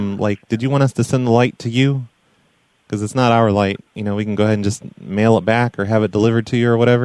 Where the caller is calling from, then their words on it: Fresno, California, United States; I'm calling you from the Fresno, city of Fresno